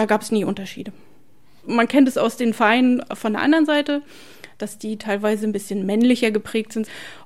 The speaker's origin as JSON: {"language": "German", "town": "Amt Neuhaus", "region": "Lower Saxony", "country": "Germany", "tie": "born or raised there", "said": "Ich komme aus dem Amt Neuhaus, bin gebürtige Neuhauserin, hier aufgewachsen und lebe hier noch"}